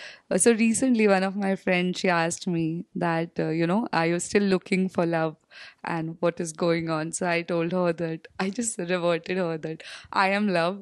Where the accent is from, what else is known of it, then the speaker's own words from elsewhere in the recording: Mumbai, Maharashtra, India; Yeah, I'm from Mumbai.